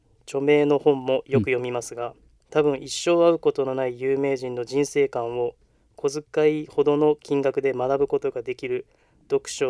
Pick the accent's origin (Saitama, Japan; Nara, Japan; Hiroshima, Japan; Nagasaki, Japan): Nagasaki, Japan; Sasebo; also born or lived in Kumamoto; 出身は熊本県ですが、育ちは長崎県佐世保市です。